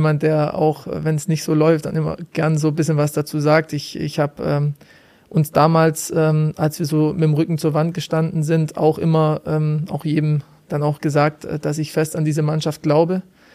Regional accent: Italy; als Italiener gehe ich auch ein bisschen mit der Mode

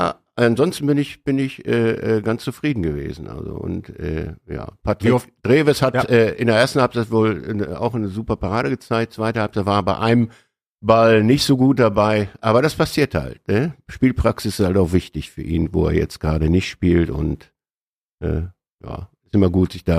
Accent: Münster, North Rhine-Westphalia, Germany; now in Bochum, Germany; Ja, Münsteraner und Bochumer.

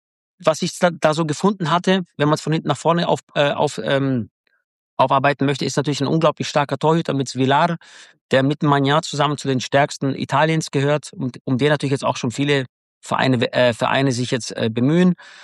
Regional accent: Hechingen, Baden-Württemberg, Germany; Und ich bin als Schwabenjunge, ich bin ja aus Hechingen, da bin ich groß geworden.

